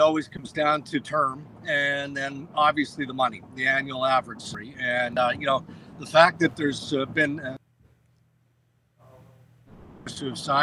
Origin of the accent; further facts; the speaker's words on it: Langenberg, Saskatchewan, Canada; One, I'm not from Churchbridge. I'm from Langenberg.